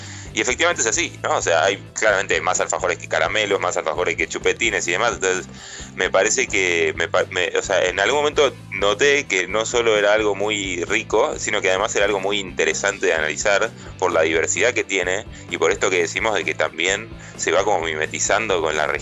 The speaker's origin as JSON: {"language": "Spanish", "region": "Buenos Aires", "country": "Argentina", "said": "Yo soy porteño, nunca lo había visto"}